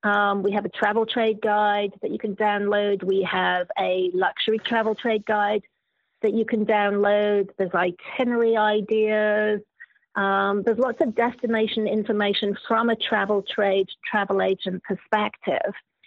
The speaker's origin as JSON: {"language": "English", "country": "United Kingdom", "moved": "as an adult", "lives_now": "Sonoma, United States", "said": "So you'll guess a little bit maybe already from my accent that I'm not a native of Sonoma County. As Lorene has been here for 25 years, I've been based here in Sonoma for about the last 6 years. Living here in the US for about 16 years, originally from the UK."}